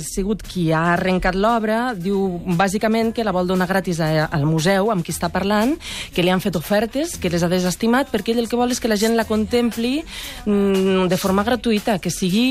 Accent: Flix, Catalonia, Spain; tothom digui el nom del meu poble, que és Flix.

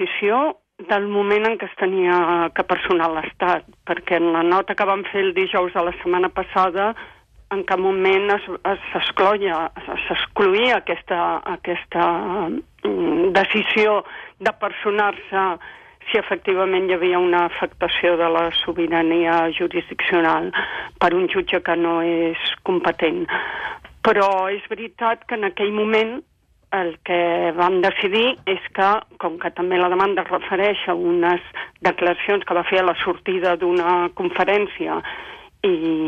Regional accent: Catalonia, Spain; jo com a jutge espanyol, jutge catalana, jutge espanyola de l'Audiència de Barcelona

